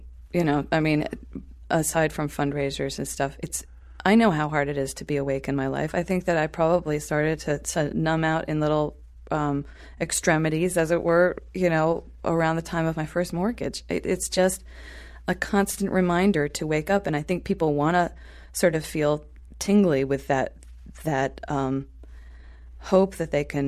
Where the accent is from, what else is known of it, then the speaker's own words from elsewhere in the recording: New York, United States; As an American, I have this power. As a French person, I would have that power. You know, as a person from New York, I have this or that power.